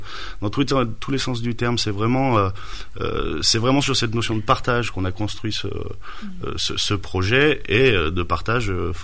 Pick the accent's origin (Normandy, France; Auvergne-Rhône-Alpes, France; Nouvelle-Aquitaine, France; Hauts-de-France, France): Auvergne-Rhône-Alpes, France; Saint-Victor-de-Cessieux; puisque pour la plupart on a été scolarisés dans cette commune, on est tous originaires de Saint-Victor-de-Cessieux.